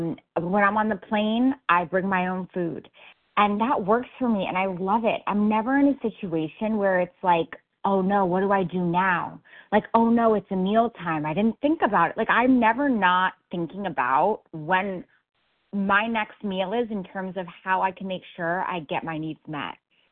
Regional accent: New York, United States; I so relate to this geographical move. This was me. I grew up in New York. Started out in college for 2 years in Rhode Island

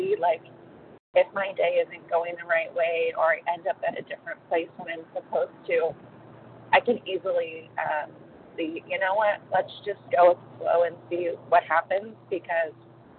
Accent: San Diego, California, United States; from San Diego, California.

